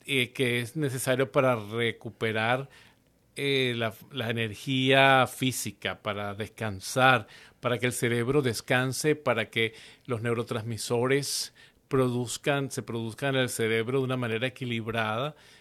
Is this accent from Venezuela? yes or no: yes; Venezuela; pues como en Venezuela, que de donde soy, que a las 5 de la mañana muchos niños ya se están levantando